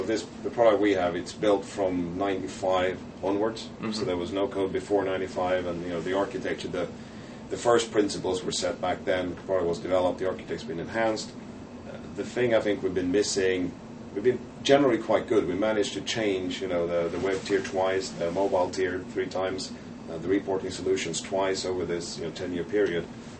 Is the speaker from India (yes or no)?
no; Sweden; English is a second language; I'm natively Swedish.